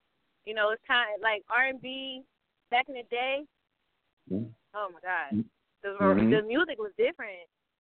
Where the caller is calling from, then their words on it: Ypsilanti, Michigan, United States; I'm calling from Ypsilanti, Michigan. Yeah, it's a tongue twister, but I'm not far from New York.